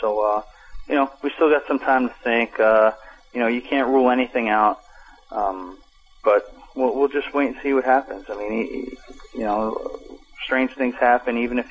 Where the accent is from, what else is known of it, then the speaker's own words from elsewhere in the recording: New York, United States; I grew up in New York